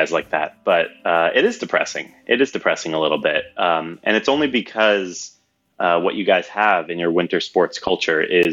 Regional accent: Florida, United States; I'm from Florida. Sea level rise is definitely posing a threat to Florida.

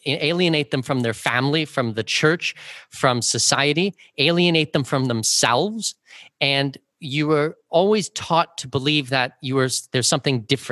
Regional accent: Canada; a lot of people, when they grow up, like I'm from Canada, certainly in Canada

